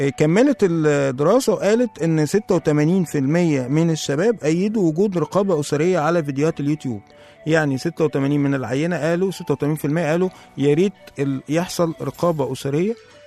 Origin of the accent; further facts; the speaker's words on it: Egypt; ظهر طبعا عندنا في مصر شاب اسمه محمد قمصان.